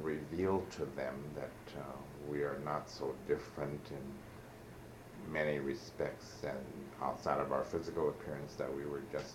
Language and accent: English; United States; born there; In as much as I am American born, I'm able to associate with both groups with equal facility, and then I also speak several dialects of Cantonese